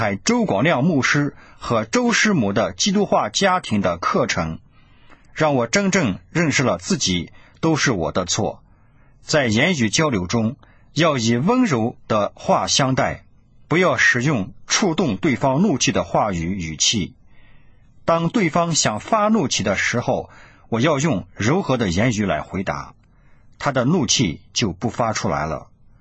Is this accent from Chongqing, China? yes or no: yes; Chongqing, China; 我是重庆的